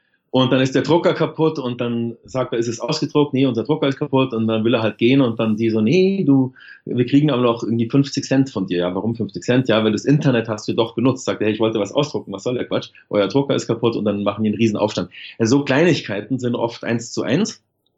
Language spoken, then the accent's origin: German; Munich, Bavaria, Germany; now in Hamburg, Germany; Ich habe mich so als Münchner und bayerischer Lokalpatriot in Hamburg durchaus auch ein bisschen schwer getan und gefremdelt und so.